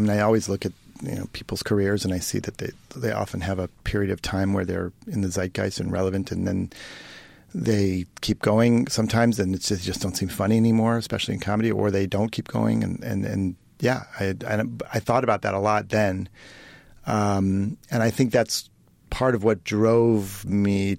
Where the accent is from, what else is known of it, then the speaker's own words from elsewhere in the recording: Ohio, United States; this Doug Kenny grew up near where I grew up in Ohio and moved to the East Coast to sort of try to mix in with the East Coast world as I did